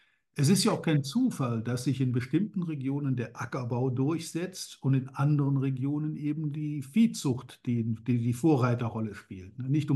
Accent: North Rhine-Westphalia, Germany; Ich habe das ja erlebt hier, wo ich aufgewachsen bin, der Köln-Aachener Bucht, da gab es nur Gemischtbetriebe.

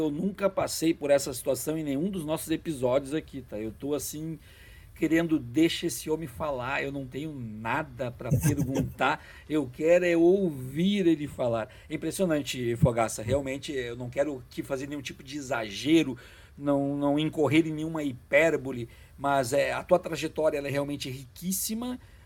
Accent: Alvorada, Rio Grande do Sul, Brazil; Eu cresci na periferia, em Alvorada. Eu cresci com muita dificuldade, enfim, uma família muito pobre

